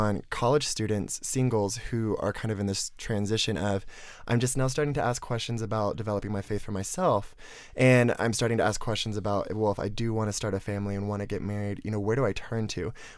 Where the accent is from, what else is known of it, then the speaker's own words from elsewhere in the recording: Oklahoma, United States; now in Colorado, United States; I'm from Oklahoma. So, you know, on Oklahoma, you go to an intersection, there's 2 gas stations and 2 churches.